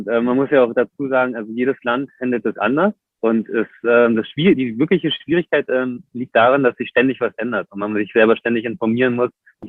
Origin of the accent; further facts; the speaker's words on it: Berlin, Germany; Dazu kommt, ich bin natürlich in Berlin aufgewachsen, da gab es noch zu der Zeit überhaupt gar keine Surfer.